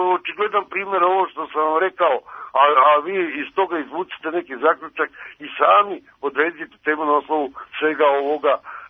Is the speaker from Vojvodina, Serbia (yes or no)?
yes; Stara Pazova, Vojvodina, Serbia; Ja sam ovdje iz Stara Pazova.